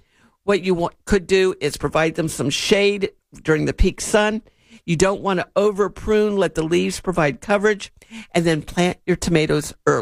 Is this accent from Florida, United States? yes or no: yes; Winter Haven, Florida, United States; do you remember when I was little growing up in Florida, it was Silver Lake in Winter Haven, Lake Silver.